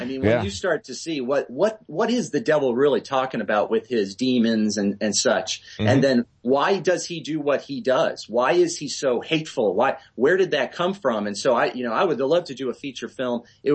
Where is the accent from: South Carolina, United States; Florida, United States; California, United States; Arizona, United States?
Arizona, United States; Tucson; Yeah, well, I'm originally from Tucson, Arizona. That's where I am now.